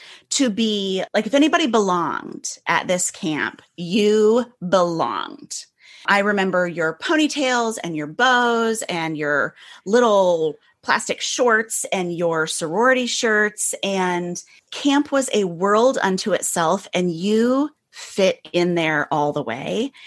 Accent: Illinois, United States; now in Manhattan, United States; I grew up in the Midwest outside Chicago, and 2.5 years ago, my family and I moved to Manhattan, which is like a whole thing.

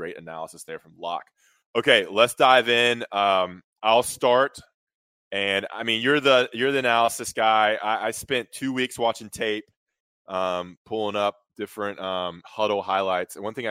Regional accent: Greensboro, North Carolina, United States; I'm from Greensboro, so I'll give him the slight edge over other talented players.

